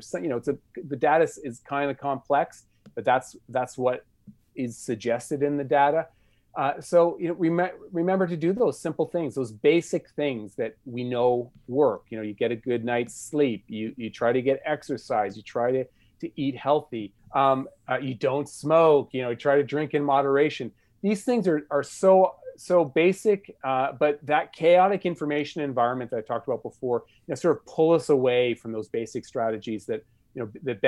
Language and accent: English; United States; So I was originally born in the United States. I grew up in the United States.